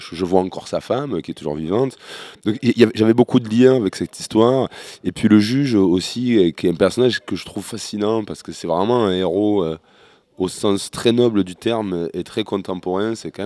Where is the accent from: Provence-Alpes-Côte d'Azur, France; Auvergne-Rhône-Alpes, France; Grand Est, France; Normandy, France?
Provence-Alpes-Côte d'Azur, France; Marseille; moved away as an adult; déjà parce que je suis Marseillais et que c'est une histoire mythologique à Marseille